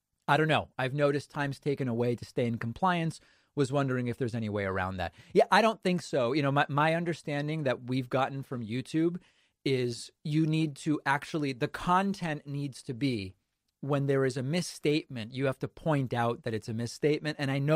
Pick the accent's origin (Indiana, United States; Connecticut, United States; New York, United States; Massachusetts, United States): Massachusetts, United States; or at least growing up in Massachusetts.